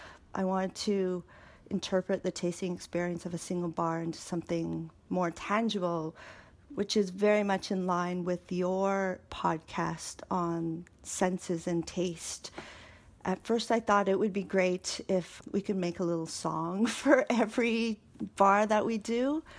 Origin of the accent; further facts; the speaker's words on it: Canada; The Canadian, because we're Canadian chocolate makers